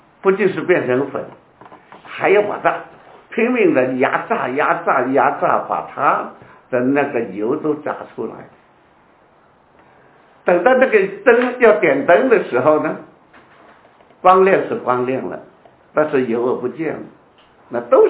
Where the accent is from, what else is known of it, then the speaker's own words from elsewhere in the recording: China; 我想我们中国人年纪轻的也许不大知道了